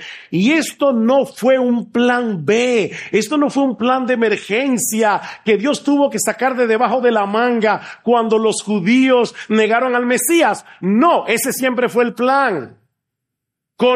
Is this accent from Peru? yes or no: no; Dominican Republic; a nosotros que somos dominicanos